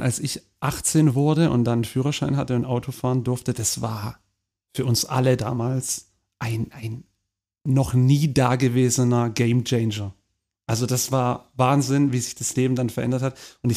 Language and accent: German; Baden-Württemberg, Germany; wir sind beide im Heilbronner Landkreis aufgewachsen, du aber in der Stadt und ich eher im Landkreis. Das heißt, ich bin ein Dorfkind, du bist ein Stadtkind.